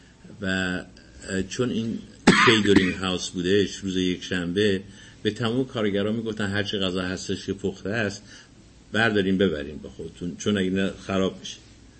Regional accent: Tehran, Tehran Province, Iran; born or raised there; now in United States

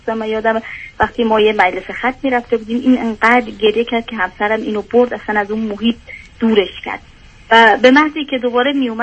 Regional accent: Iran; moved away as an adult; now in Europe; این دخترم هنوز 5 سالش نشده بود که ما از ایران مهاجرت کردیم و به سمت اروپا.

